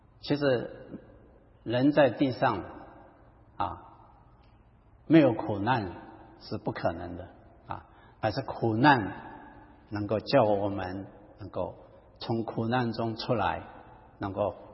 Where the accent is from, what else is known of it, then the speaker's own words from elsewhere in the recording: China; 这个我们中国人说家家都有一本难念的经啊，每一个家都有困难啊。